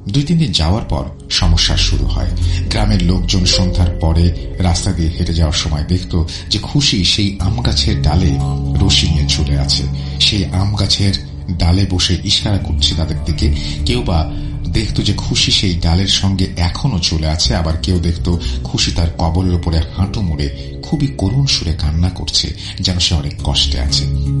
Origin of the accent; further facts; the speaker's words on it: Barisal Division, Bangladesh; আমার গ্রামের বাড়ি পিরোজপুর জেলায় ভান্ডারিয়া থানায় কোনো এক গ্রামে